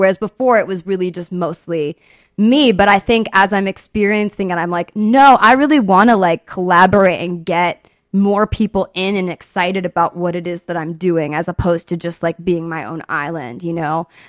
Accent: San Diego, California, United States; talking about horses and hats and country, you know, because I'm from San Diego.

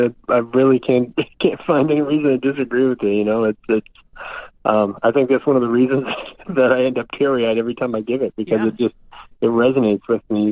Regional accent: New England, United States; places that were a part of my story growing up in New England

